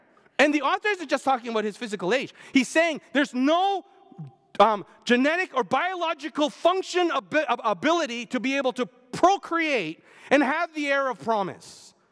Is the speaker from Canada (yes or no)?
yes; Vancouver, British Columbia, Canada; I grew up in Vancouver, and sometimes I have a longing to go back to Vancouver to see my parents, to see my home where I grew up, right?